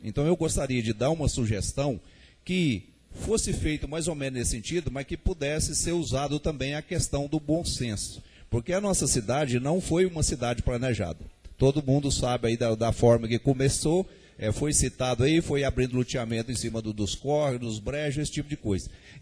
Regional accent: Goiás, Brazil; eu fui criado na Jaiara, tem mais de 60 anos.

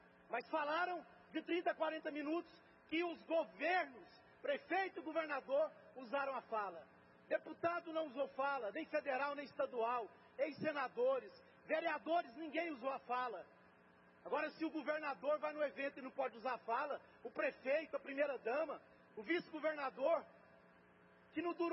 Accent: Anápolis, Goiás, Brazil; born there; nós que somos de Anápolis, eu que nasci aqui nessa cidade, tenho 50 anos

